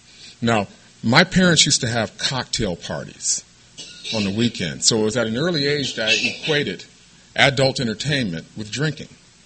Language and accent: English; Midwest, United States; I came from the Midwest, from a middle-class family that did everything they could to see to it that I had opportunities that they did not have.